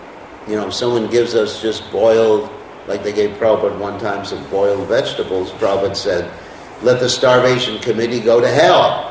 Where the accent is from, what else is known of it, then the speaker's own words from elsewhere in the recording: United States; why do I speak English? Because I was brought up in America.